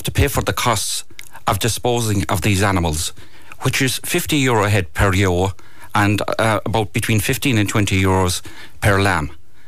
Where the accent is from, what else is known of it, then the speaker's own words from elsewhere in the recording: Munster, Ireland; I'm from West of Dingle.